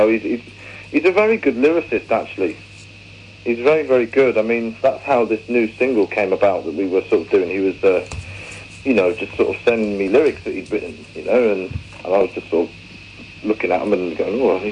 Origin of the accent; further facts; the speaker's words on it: England, United Kingdom; But apart from that, I'm predominantly English, you know.